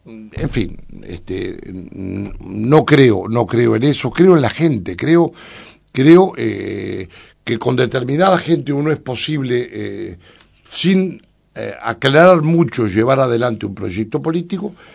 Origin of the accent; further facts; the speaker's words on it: Paysandú, Uruguay; born there; es gente que nacimos juntos en Paysandú.